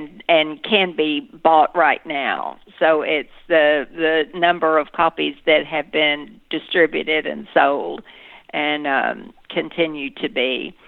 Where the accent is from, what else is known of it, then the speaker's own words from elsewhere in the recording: Texas, United States; And I've been asked this question before. Did growing up in Texas contribute to your storytelling? And I give an unequivocal yes.